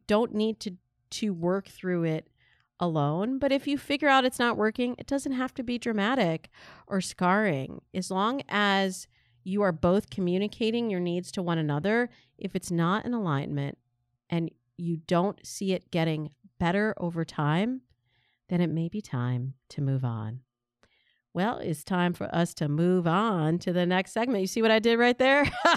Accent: California, United States; as a Californian, I am very offended

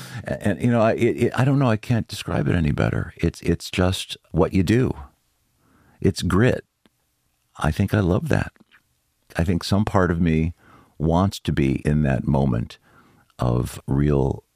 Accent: Chicago, Illinois, United States; I'm from Chicago.

